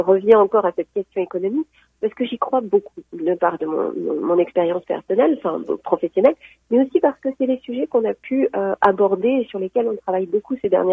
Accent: Algeria; je suis algérienne, francophone, enfin française, c'est un mélange, je ne sais même pas comment me définir, mais ce que je sais, c'est que j'habite ici depuis 10 ans, presque 10 ans, d'ailleurs à la fin du mois d'octobre

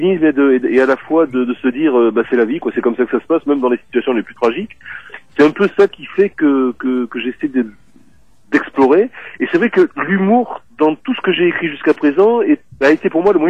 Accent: Marseille, Provence-Alpes-Côte d'Azur, France; born there; j'habite à Marseille, je suis né à Marseille, et c'est vrai que je suis peut-être plus influencé par la culture méditerranéenne globalement, c'est-à-dire l'Italie, l'Espagne, et un peu les ambiances qu'on trouve autour de la mer Méditerranée

